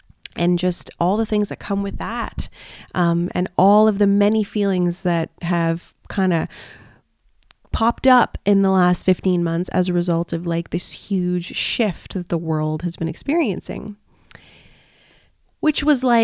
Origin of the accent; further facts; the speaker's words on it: Canada; being in Malaysia, you know, very far from my home country of Canada.